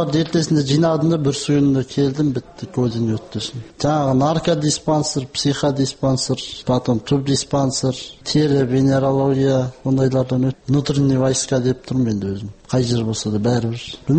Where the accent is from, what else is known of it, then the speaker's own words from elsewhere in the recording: East Kazakhstan Region, Kazakhstan; Туған жерім Шығыс Қазақстан облысы.